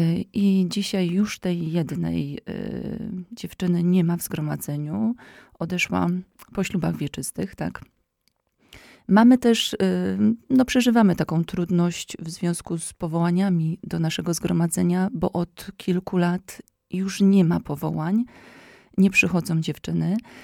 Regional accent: Silesian Voivodeship, Poland; now in Zambrów, Poland; jestem w Zambrowie, jestem na tym terenie, na Podlasiu. Inne warunki, inne realia, inne życie, bo pochodzę ze Śląska i rzeczywiście całe moje życie spędziłam na Śląsku.

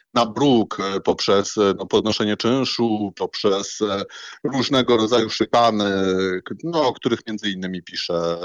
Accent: Warsaw, Masovian Voivodeship, Poland; Ja w ogóle czuję się warszawiakiem, urodziłem się w Warszawie, jest to moje drugie miasto obok Legionowa.

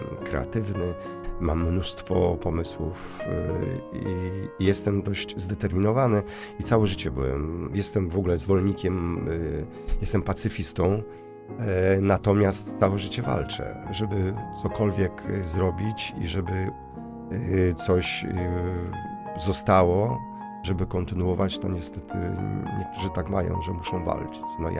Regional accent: Lower Silesian Voivodeship, Poland; bo ja z Dolnego Śląska pochodzę.

